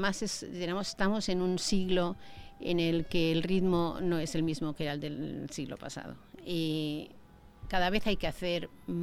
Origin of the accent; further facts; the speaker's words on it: Madrid, Community of Madrid, Spain; Sí, soy madrileña. Vale. Nací en Madrid.